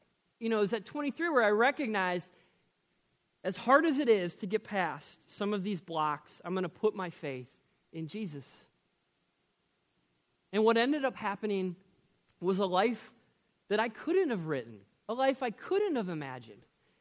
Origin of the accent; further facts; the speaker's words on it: Maple Plain, Minnesota, United States; I grew up on Maple Plain. I never thought I would live in Delano.